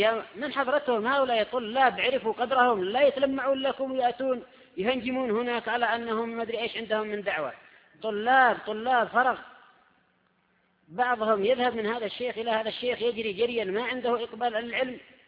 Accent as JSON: {"language": "Arabic", "country": "Yemen", "said": "أو بعض النساء عندنا في اليمن"}